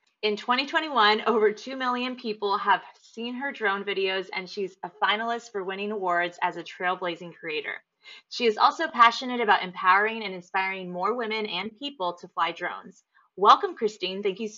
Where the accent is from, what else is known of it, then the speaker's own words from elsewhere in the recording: San Diego, California, United States; Yes, I was born and raised in San Diego too, currently in Little Italy.